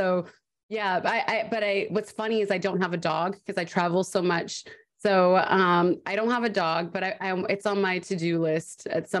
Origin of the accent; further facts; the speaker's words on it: Canada; accent: Canadian; the longer I'm in Vancouver, the longer I get my Canadian accent back. It doesn't matter how much American dialect coaching I've done, it just comes back